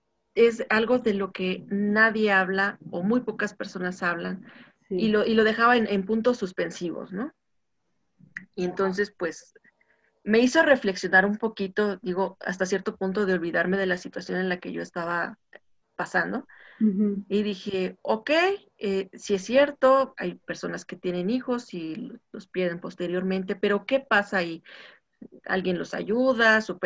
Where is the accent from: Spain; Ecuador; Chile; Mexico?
Mexico; yo soy mexicana y soy licenciada en Psicología Social.